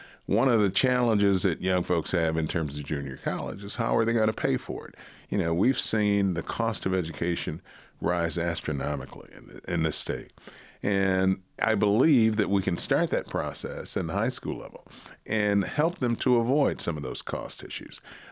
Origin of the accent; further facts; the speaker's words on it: Detroit, Michigan, United States; So I was born and raised in Detroit, lived on a street called Lawrence between 12th and 14th.